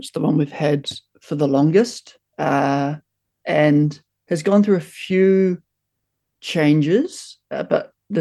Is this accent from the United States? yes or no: no; New Zealand; it just makes me think about growing up in Aotearoa.